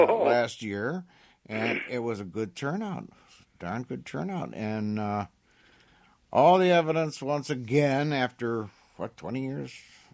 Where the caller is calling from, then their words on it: Dearborn, Michigan, United States; I'm broadcasting from Dearborn, Michigan